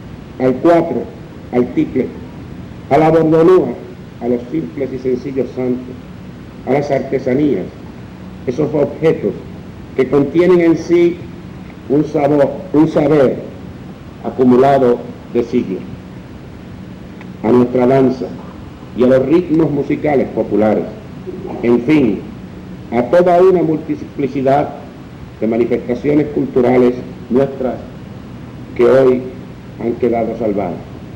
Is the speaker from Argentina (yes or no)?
no; Puerto Rico; como gobernador del Estado Libre Asociado de Puerto Rico, como puertorriqueño orgulloso de su labor